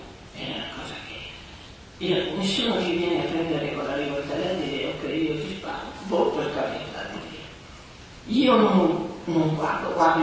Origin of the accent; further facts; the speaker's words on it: Veneto, Italy; also born or lived in Milan; io sono nata a Milano, ma mi ha portato via da 2 anni. Sono cresciuta nel Veneto, ho girato tanto